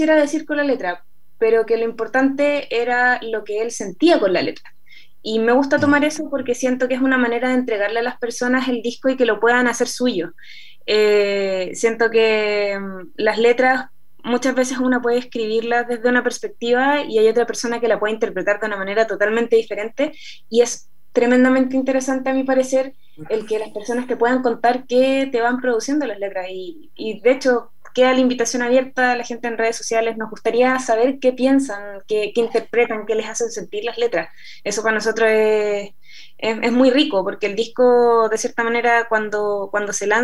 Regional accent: Melipilla, Santiago Metropolitan Region, Chile; nosotros somos de Melipilla, y claro, uno se va en el bus a Melipilla

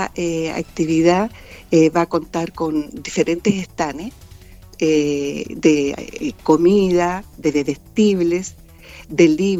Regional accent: Chile; toda la solidaridad que nosotros como chilenos entregamos

